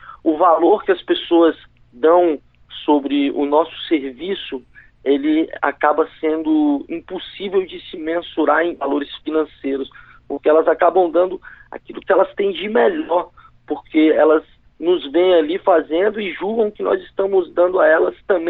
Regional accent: Central Brazil, Brazil; somos do centro do Brasil e para qualquer lugar que a gente olhe, a gente já conseguiu ir na extremidade do nosso país

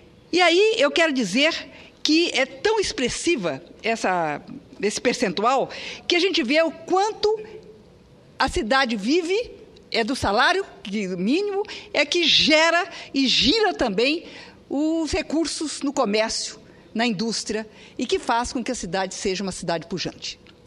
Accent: Mato Grosso do Sul, Brazil; Campo Grande é a capital de Mato Grosso do Sul, é o estado de onde eu venho.

